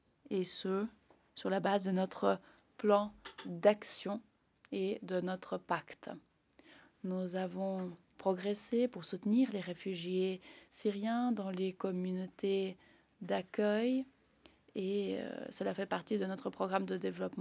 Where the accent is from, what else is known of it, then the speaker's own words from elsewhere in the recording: Jordan; étant donné que je viens de la Jordanie, le pays qui accueille le plus grand nombre de réfugiés de par le monde